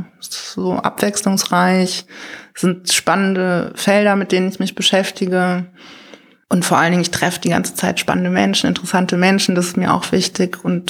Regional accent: Frankfurt, Hesse, Germany; now in Berlin, Germany; so als Frankfurter denkt man ja auch immer so ein bisschen, man hat schon alles gesehen

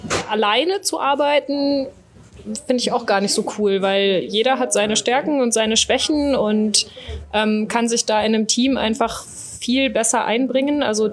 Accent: Düsseldorf, North Rhine-Westphalia, Germany; born there

